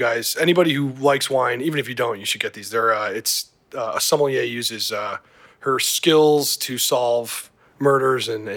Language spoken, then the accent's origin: English; Cleveland, Ohio, United States; I grew up in Cleveland.